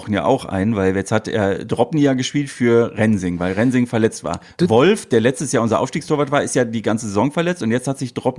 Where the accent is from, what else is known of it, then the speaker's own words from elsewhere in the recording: Düsseldorf, North Rhine-Westphalia, Germany; Straight outer Düsseldorf